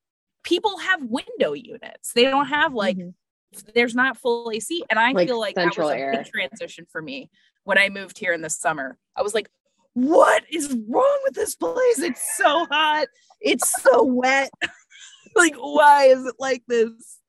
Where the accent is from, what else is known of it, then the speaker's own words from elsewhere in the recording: Las Vegas, Nevada, United States; I am from Las Vegas.